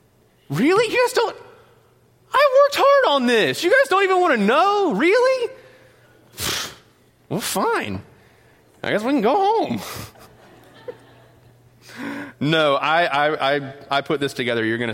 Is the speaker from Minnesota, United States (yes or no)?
no; North Carolina, United States; That's how I'm going to say it, because I am from North Carolina, so I get a free pass on saying it that way.